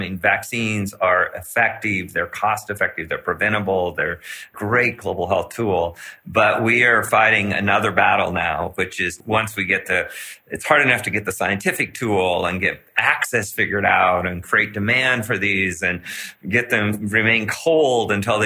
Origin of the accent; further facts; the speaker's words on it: Washington, United States; And then I will fly home to my home state in Washington state, where we have measles outbreaks